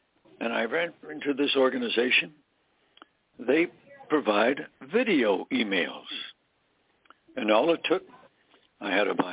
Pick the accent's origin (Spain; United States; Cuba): United States; Coronado, California; I went to a drug store here in my hometown of Coronado, California